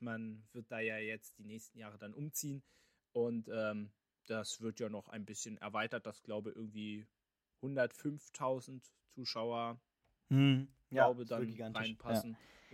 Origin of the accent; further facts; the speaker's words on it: Berlin, Germany; ich bin ein Berlin-Lichtenberger Jung